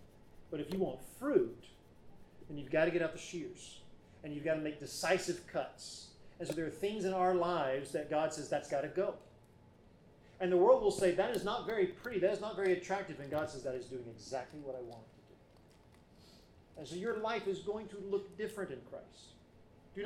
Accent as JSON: {"language": "English", "region": "Alabama", "country": "United States", "tie": "born or raised there", "said": "And growing up, I grew up in the South in Alabama."}